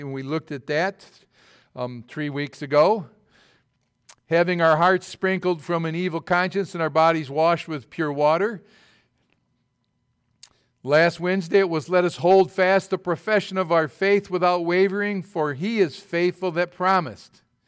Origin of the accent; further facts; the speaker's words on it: Sterling, New York, United States; I know I'm from Sterling and I graduated from Red Creek